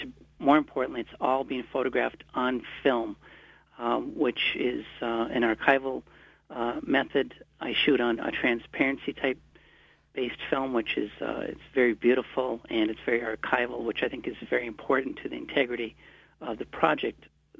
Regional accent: Duluth, Minnesota, United States; I grew up in Duluth, Minnesota, Lake Superior's most western port city, and so I've always had that love affair with the Great Lakes

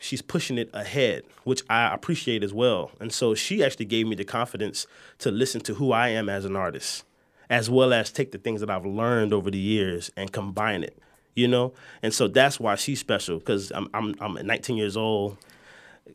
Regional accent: Florida, United States; I'm a boy from Florida. You know, I'm young. You know, I've never been outside of the United States ever before.

